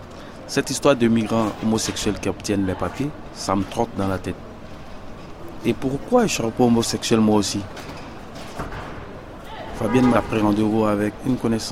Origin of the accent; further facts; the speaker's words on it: Côte d’Ivoire; Je vais bientôt avoir 36 ans. Je viens du Côte d'Ivoire.